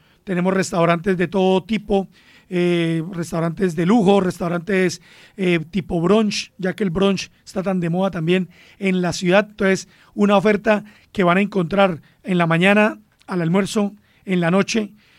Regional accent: Colombia; volver a nuestras raíces, celebrar que somos colombianos

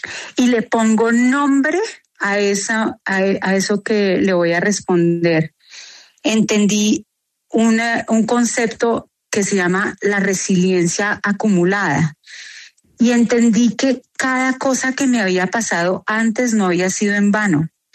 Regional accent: Colombia; Yo soy colombiana.

